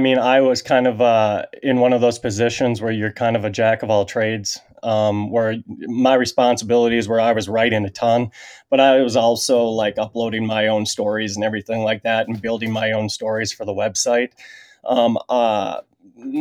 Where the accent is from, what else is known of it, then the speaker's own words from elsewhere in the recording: Minnesota, United States; growing up in Minnesota, I always was, you know, very familiar with the Minnesota side of Outdoor News